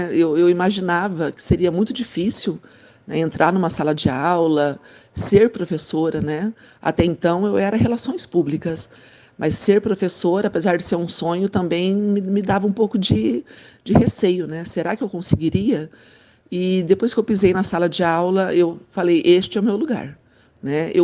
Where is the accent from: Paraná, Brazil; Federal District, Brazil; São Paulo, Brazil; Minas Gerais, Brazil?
Paraná, Brazil; moved away as an adult; now in Londrina, Brazil; Eu moro em Londrina. Sou de Biporã, morei lá até os meus 25 anos. Depois que eu estudei, me formei, eu passei a morar em Londrina, acabei morando em outras cidades do Paraná também, mas já estou há um bom tempo aqui.